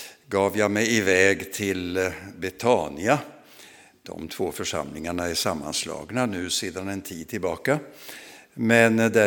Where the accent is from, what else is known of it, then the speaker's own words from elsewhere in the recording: Vadstena, Östergötland, Sweden; i Vadstena där jag växte upp.